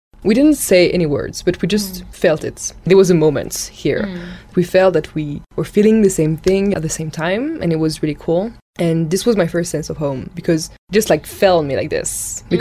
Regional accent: France; now in Gyumri, Armenia; I'm 24, I'm from France, and I'm currently a volunteer for AVC in Gyumri.

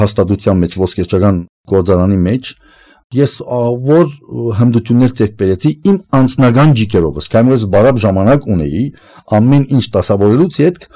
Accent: Anjar, Beqaa, Lebanon; now in Armenia; ես ծնվել ու մեծացել եմ Լիբանանի Անջար գյուղում, Հայաստանից դուրս միակ հայկական հողադարածքն է, որ գյուղաբեդից մինչ աղբահավակը, ոստիկանները, մենք ամենքս հայեր ենք

